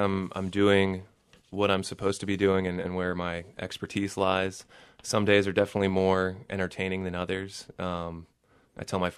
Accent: Indiana, United States; And I went to school at Ball State, which I'm from Indiana originally

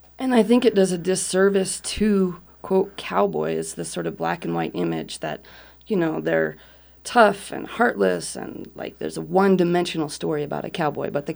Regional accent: Wyoming, United States; growing up in Wyoming, and I'm third generation Wyomingite

